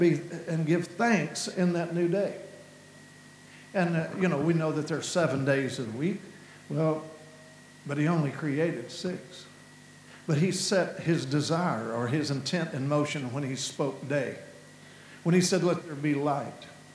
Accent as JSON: {"language": "English", "town": "Glasgow", "region": "Kentucky", "country": "United States", "tie": "born there", "said": "I was born in Glasgow, Kentucky. And so since I was born in Glasgow, Kentucky"}